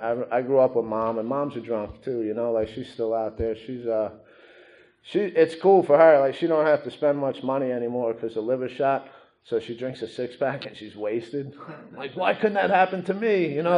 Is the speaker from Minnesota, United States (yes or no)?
no; Queens, New York, United States; I'm from Queens